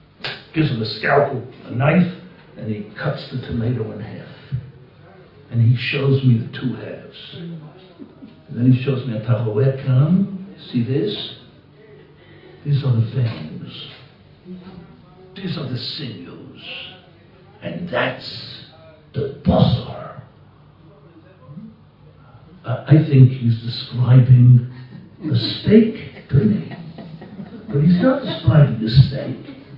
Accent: United States; Here I'm an American, I come to learn in Poland in 1955.

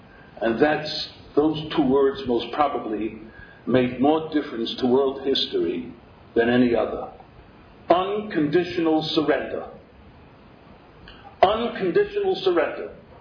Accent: Williamsburg, New York, United States; I came from Williamsburg. And I remember on Lee Avenue, at the corner of Lee and Roebling, there was a big, big sign

